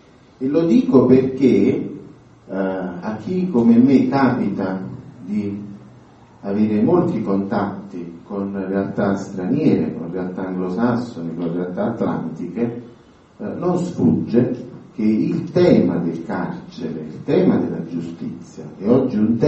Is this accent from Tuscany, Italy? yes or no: no; Naples, Campania, Italy; che ci dà gioia sia come liberali e radicali sia come napoletani, se posso dire